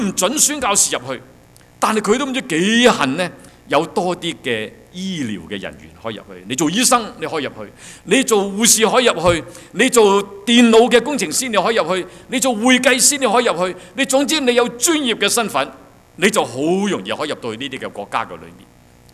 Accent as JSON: {"language": "Cantonese", "region": "Guangdong", "country": "China", "said": "譬如我哋係廣東人"}